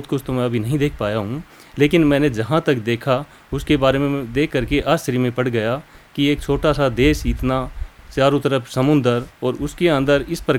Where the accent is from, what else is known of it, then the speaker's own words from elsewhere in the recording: Haryana, India; मैं हरियाणा प्रांत का रहने वाला हूँ